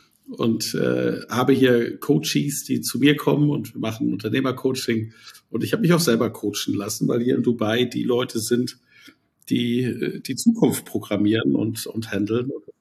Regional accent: Schleswig-Holstein, Germany; Ja, aus dem richtigen Norden, wie wir sagen. Für uns seid ihr ja schon Süditalien. Ich bin Schleswig-Holsteiner. Genau. In der Nähe von Kiel an der Ostsee groß geworden.

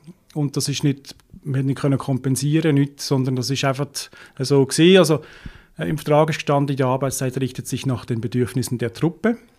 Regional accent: Muttenz, Basel-Landschaft, Switzerland; ich bin aufgewachsen in Muttenz.

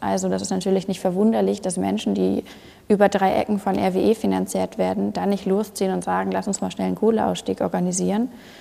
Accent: Hamburg, Germany; Ich komme aus Hamburg, das heißt, bei mir hört man nicht so wahnsinnig viel raus, aber natürlich ist bei uns Platt auch ein Ding.

